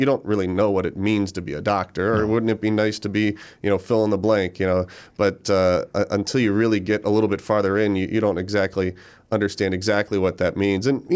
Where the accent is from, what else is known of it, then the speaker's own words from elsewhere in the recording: Hudson, United States; Like you said, I grew up in Hudson. That was kind of the only hometown I ever knew. We never moved in my lifetime as a kid growing up.